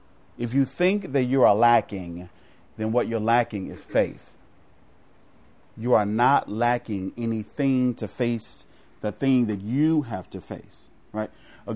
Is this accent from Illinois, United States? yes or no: yes; Chicago, Illinois, United States; now in California, United States; I'm from Chicago, where kids commit suicide and shoot each other, right?